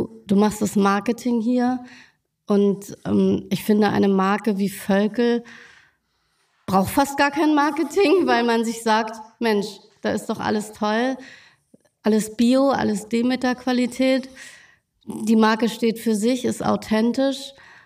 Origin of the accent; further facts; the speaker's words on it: Lower Saxony, Germany; ich komme auch vom Dorf und das ist auch in Niedersachsen. Und ich bin mittlerweile 48